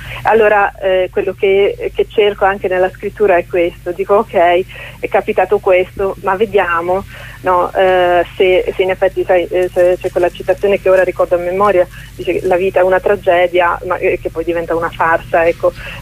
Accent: Bosnia & Herzegovina; Italian is a second language; io sono bosniaca, non ho mai vissuto in Sardegna

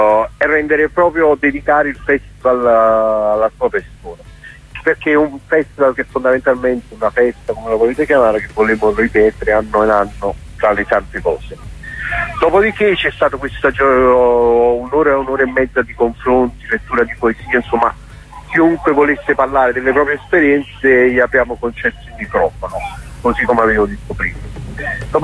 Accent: Apulia, Italy; cresciuto in Salento, voglio dire, è proprio tornare bambino, ecco.

